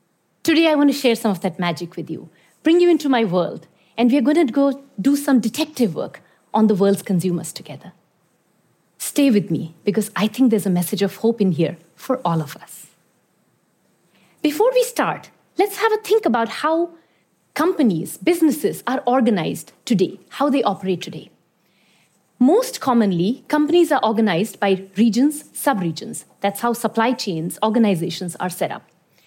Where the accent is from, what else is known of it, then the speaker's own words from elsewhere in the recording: Iran; also born or lived in India; I was born in India, but I grew up in Iran. I remember I was about 8 years old as a child in Iran with my family